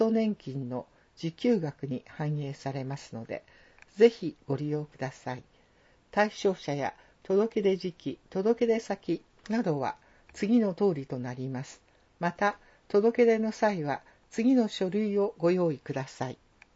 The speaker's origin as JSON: {"language": "Japanese", "town": "Nobeoka", "region": "Miyazaki", "country": "Japan", "said": "魚は私の出身地の宮崎県延岡市にある"}